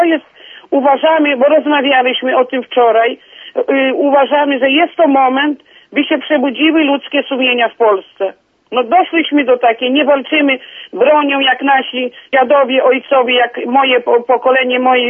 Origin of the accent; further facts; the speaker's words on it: Pratulin, Lublin Voivodeship, Poland; to my jesteśmy tutaj spod Pratulina, tym Podlasiem Lubelskim.